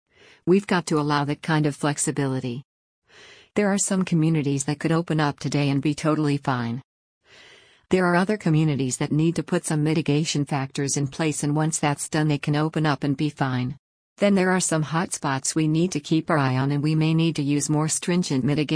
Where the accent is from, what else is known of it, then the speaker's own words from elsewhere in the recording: Virginia, United States; You could have a state where, if you take my home state Virginia, where you have one set of issues in an urban area like Richmond but an entirely different set of issues in Southwest Virginia